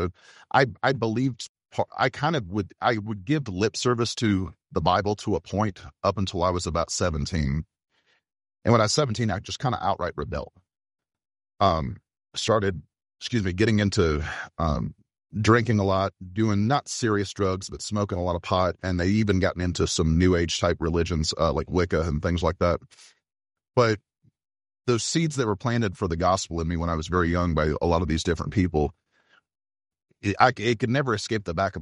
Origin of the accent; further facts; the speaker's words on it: Georgia, United States; I grew up mostly in Georgia. Moved around a lot of places, but Georgia's where I would call home, although I now live in Virginia.